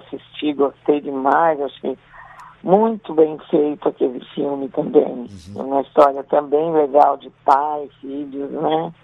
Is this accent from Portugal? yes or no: no; São Paulo, Brazil; Eu sou de São Paulo